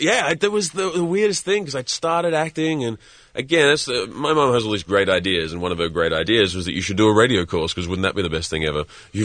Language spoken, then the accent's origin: English; Australia; No. I'm Australian, so I was working.